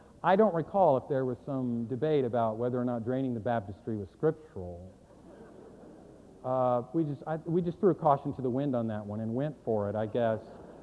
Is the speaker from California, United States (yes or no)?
yes; California, United States; When I was a kid, one time in the church where I was growing up in California